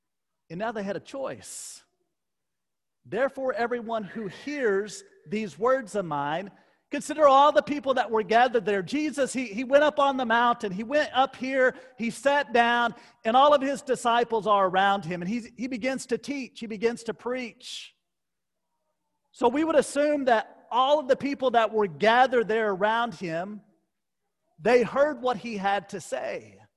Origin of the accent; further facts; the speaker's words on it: Temple, Texas, United States; When I was growing up in Temple, we had those lights that had the shield over it